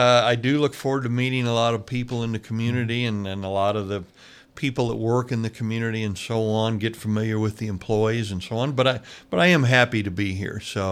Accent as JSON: {"language": "English", "town": "Blue Springs", "region": "Missouri", "country": "United States", "said": "I'm originally from Missouri, suburb of Kansas City, Blue Springs, and so it's good to be back in Missouri again"}